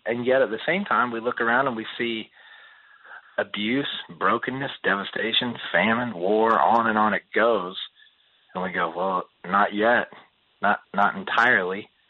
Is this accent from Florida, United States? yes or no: no; Woodstock, Georgia, United States; And so I grew up in the Bible Belt in Woodstock, Georgia, which is a small farm town north of Atlanta.